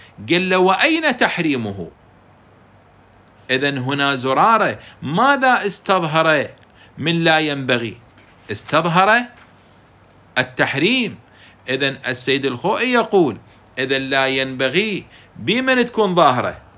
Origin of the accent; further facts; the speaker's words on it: Iraq; accent: Iraqi; نعم في لهجتنا العراقية ما مستخدمة أنا أبغي مثلا ماء، وإنما تقول أريد ماء أو أطلب ماء.